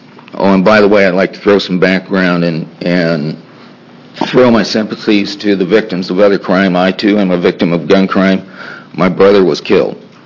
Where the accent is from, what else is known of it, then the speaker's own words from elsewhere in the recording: Sheridan, Wyoming, United States; I'm from Sheridan.